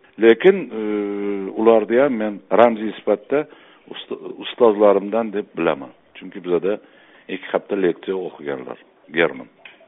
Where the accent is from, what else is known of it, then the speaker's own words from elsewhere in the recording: Tashkent, Uzbekistan; O'sha men Eski shaharda katta bo'lganman, Chuvalach ko'chasida